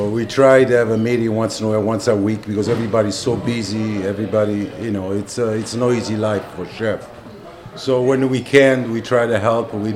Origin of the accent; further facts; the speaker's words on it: Torre del Greco, Campania, Italy; English is a second language; I grew up in Naples, little town outside Naples called Torre del Greco.